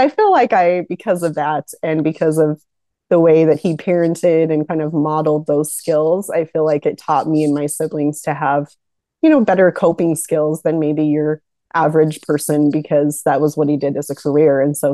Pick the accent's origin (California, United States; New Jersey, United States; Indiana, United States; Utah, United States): Utah, United States; I grew up in a small town in Utah. So I've been here a good chunk of my life.